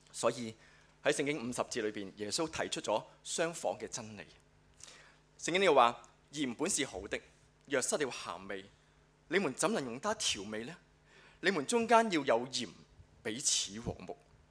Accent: Hong Kong; 即係唔係我哋香港人所講鹽係咩啊

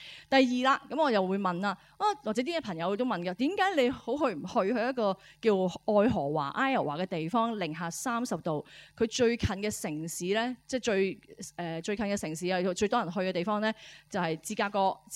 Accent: China; 如果我哋中國人啦，最遠古嘅遊戲係講緊啲咩嘢啊？

